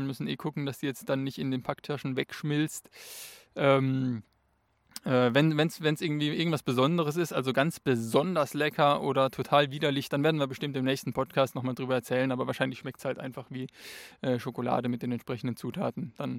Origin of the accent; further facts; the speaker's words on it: Steinen, Baden-Württemberg, Germany; Ja, ich bin in Steinen aufgewachsen, das sich selbst mit dem Titel Tor zum Südschwarzwald bewirbt.